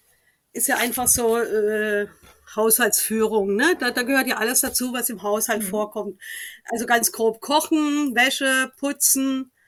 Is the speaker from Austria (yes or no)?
no; Southern Germany, Germany; now in Hamburg, Germany; Also ich komme aus Süddeutschland, das hört man ja auch immer noch.